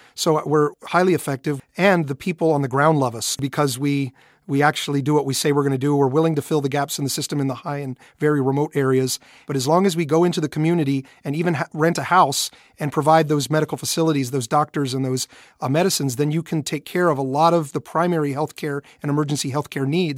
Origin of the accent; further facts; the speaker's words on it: United States; So as an American citizen, I feel a responsibility.